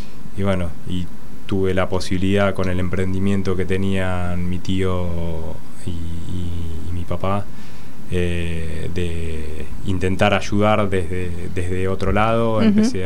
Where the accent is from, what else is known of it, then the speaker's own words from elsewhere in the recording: Villa Devoto, Buenos Aires, Argentina; Nací en Devoto también y pasé mi infancia en el Copelo, mismo colegio.